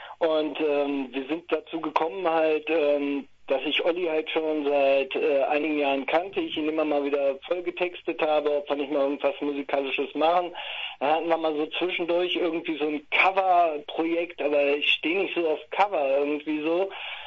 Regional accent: Einbeck, Lower Saxony, Germany; born there; Ursprünglich bin ich in Einbeck, da wo das leckere Bockbier herkommt, geboren.

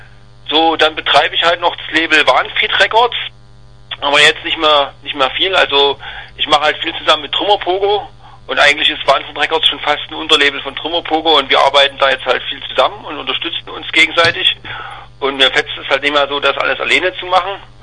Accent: Dresden, Saxony, Germany; ich bin aus Dresden, ich bin 34 Jahre alt.

